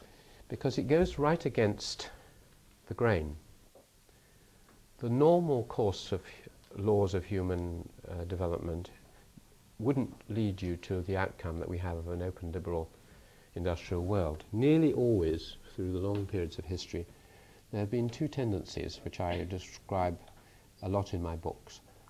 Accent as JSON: {"language": "English", "country": "Czechia", "tie": "born or raised there", "said": "I was brought up in Czechoslovakia. I have many friends in Eastern Europe, and it's not to be taken for granted."}